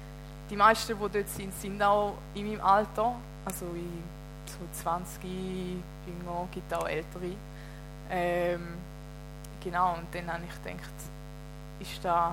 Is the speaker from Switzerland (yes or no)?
yes; Erlen, Thurgau, Switzerland; Ich komme vom Thurgau, nahe Bodensee, von Erle, genau gesagt.